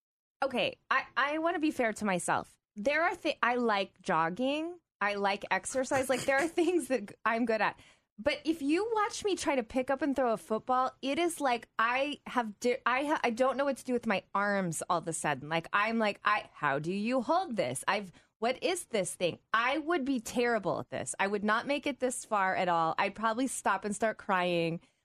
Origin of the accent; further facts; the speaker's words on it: the South, United States; Do you know I grew up in the South, so what did we call it?